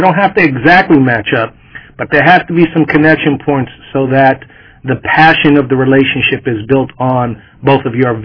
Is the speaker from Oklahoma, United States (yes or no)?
no; South Bronx, New York, United States; I grew up in the Boys and Girls Club movement at the age of 6 years old in the South Bronx, Kips Bay Boys and Girls Club.